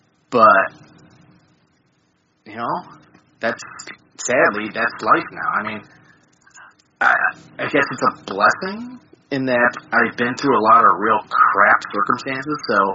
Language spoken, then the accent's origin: English; United States; What can I say? I'm an American.